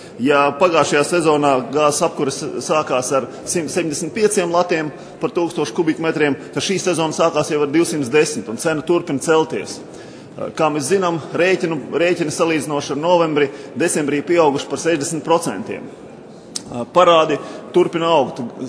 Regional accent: Jekabpils, Selonia, Latvia; born there; Vakar prezidents ciemojās Jēkpilī, manā dzimtajā pilsētā

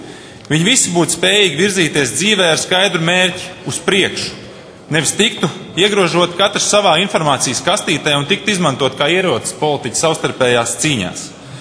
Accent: Valmiera, Valmiera Municipality, Latvia; Es esmu dzimis un audzis Valmierā, mācījies Valmieras Viestura vidusskolā.

